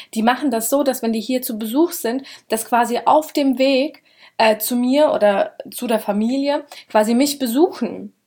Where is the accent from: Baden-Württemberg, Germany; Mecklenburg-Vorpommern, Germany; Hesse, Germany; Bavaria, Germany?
Hesse, Germany; Schotten; Also Schotten, da wo ich herkomme, das sind ungefähr 12.000 Einwohner mit den Käfern drumherum, verständlicherweise, also nicht direkt Kernstadt Schotten. Und es ist eine Kleinstadt. Und unsere größere Stadt, Großstadt ist Gießen.